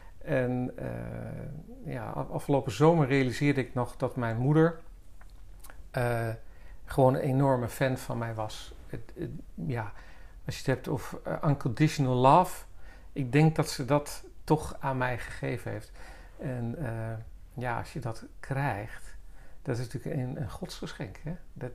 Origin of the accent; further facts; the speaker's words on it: Haarlem, North Holland, Netherlands; Ja, ik ben geboren en getogen in Haarlem. Geboren bij een antroposofische huisarts op de Prinsenbolwerk. In zo'n statig groot huis.